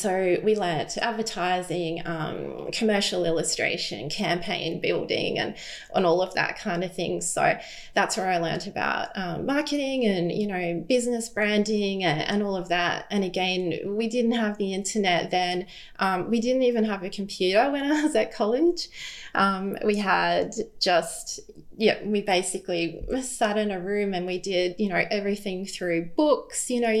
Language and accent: English; Brisbane, Queensland, Australia; I grew up in Brisbane. We've always lived here. We lived over the south side as such, as I call it. And then I met my husband and moved over to the north side of Brisbane now.